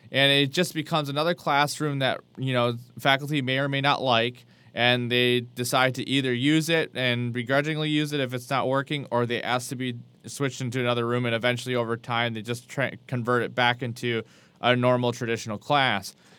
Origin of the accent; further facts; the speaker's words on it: Wisconsin, United States; now in South Carolina, United States; I'm from Wisconsin, not from Colorado, or I'm not from the South, but I'm in South Carolina. Not that anything's wrong with that. It's just something that sometimes, coming from small town Wisconsin, my voice gets a little interesting